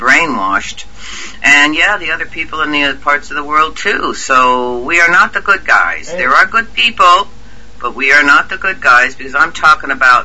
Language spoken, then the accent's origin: English; United States; I'm an American. Our country is the best country.